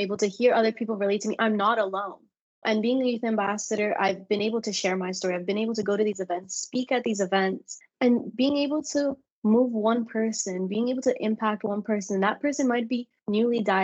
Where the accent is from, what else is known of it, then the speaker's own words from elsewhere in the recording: Florida, United States; I do events in my hometown in Florida. I do events in New York.